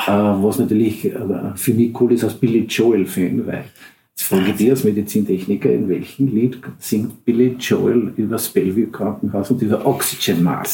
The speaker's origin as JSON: {"language": "German", "country": "Austria", "said": "Und habe als Österreicher gesagt, naja, das haben wir in Österreich erfunden."}